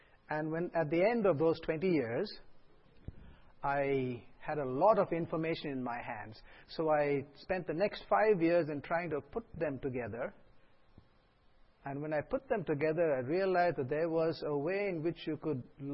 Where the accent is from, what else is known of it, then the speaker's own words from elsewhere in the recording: India; I come from India. India is a very diverse country, diverse in language, diverse in dress, diverse in food